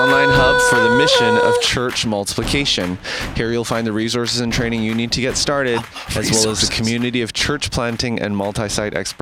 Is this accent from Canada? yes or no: yes; Canada; now in United States; But as a Canadian, when I moved to the States, I had a letter that I had to mail out.